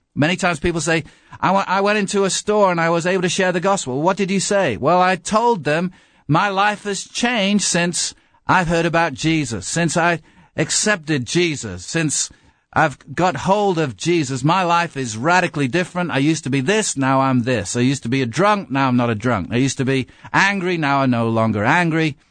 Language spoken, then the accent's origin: English; England, United Kingdom; accent: English; now in United States; I've been here for 21 years, and so I'm doing pretty good with my English accent according to Americans, but English people think, nah, that's not the real thing anymore.